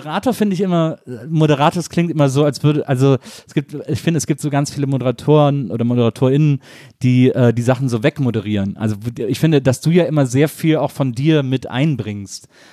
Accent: North Rhine-Westphalia, Germany; Ich komme ja aus dem Rheinland, ich komme aus der Nähe von Köln. Ich liebe das Kölsche auch total

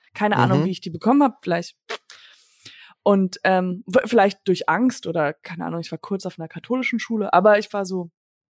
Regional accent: United States; ich bin in Amerika halt aufgewachsen

